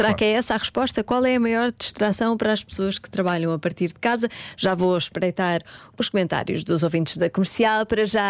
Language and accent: Portuguese; Portugal; Somos portugueses ou não somos?